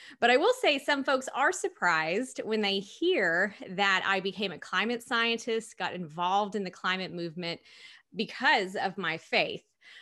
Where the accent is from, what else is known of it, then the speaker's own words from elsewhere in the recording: Tennessee, United States; But as I said, yeah, growing up in East Tennessee, my father, he was a hunter